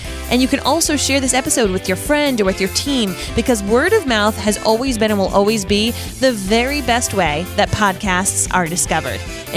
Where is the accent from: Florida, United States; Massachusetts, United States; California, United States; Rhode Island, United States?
Rhode Island, United States; accent: Rhode Island; join me along with my Rhode Island accent